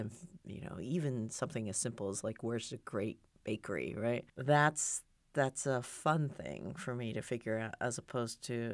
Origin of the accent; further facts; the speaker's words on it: Japan; moved away; also born or lived in Italy / Germany; So I grew up in Japan. I grew up in Italy. I grew up in Germany, and then I came here for college.